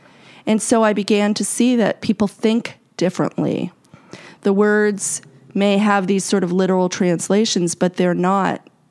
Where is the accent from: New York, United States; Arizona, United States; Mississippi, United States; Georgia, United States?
New York, United States; New York City; I grew up in New York City, and in the 70s, nobody, like, it was dog-eat-dog kind of world.